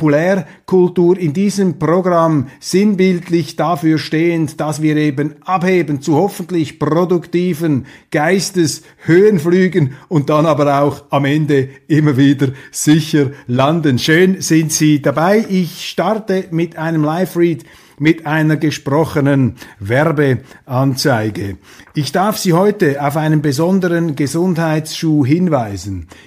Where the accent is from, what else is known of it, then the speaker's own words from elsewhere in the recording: Switzerland; das steht mir nicht zu, als Schweizer da herumzumäkeln